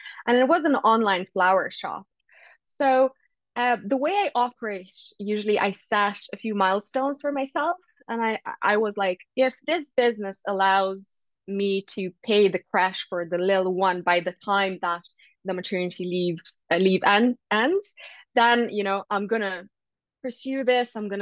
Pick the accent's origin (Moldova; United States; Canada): Moldova; I'm originally from Moldova, and I have a medical degree.